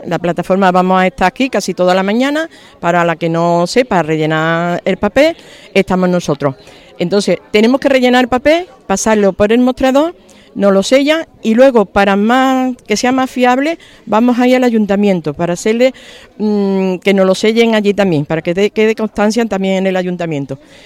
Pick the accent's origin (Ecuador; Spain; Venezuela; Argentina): Spain; Estepa, Andalusia; now in Gilena, Spain; aunque llevo aquí muchos años en Gilena, soy de Estepa